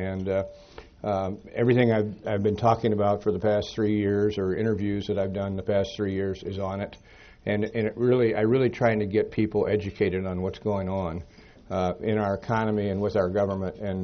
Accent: Bryan, Ohio, United States; he and I grew up in Bryan, Ohio, small town, about 7,000 people in the northwestern corner of the state.

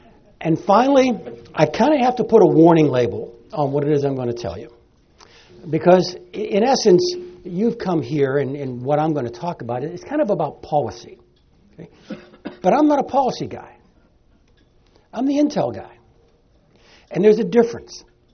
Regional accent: Pittsburgh, Pennsylvania, United States; If I'm going to write an article about bass fishing in the Monongahela River in my hometown in Pittsburgh, I still have to send it in.

